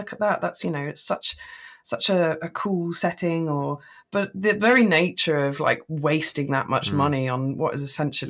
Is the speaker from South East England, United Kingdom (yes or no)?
no; East of England, United Kingdom; But growing up in Norfolk